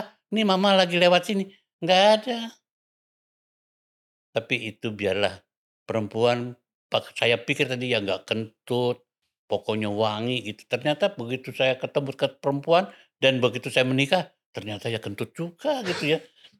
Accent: Java, Indonesia; Ya saya orang Jawa mbak.

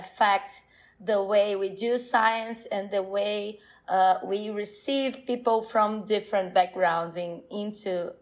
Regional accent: Brazil; English is a second language; I'm currently in Brazil. I'm from Brazil, actually.

